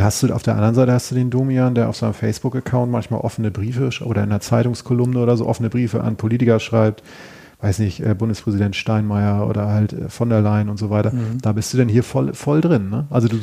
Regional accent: Schleswig-Holstein, Germany; ich stamme aus Schleswig-Holstein.

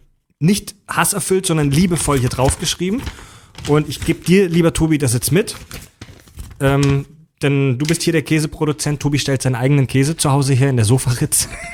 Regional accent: Kieselbronn, Baden-Württemberg, Germany; also born or lived in Mühlacker; Ich bin geboren in Mühlacker, also ich bin gebürtig offiziell Schwabe, bin halt zwar aufgewachsen in der Nähe von Pforzheim in Kieselbronn. Also ich bin eigentlich ein Badener.

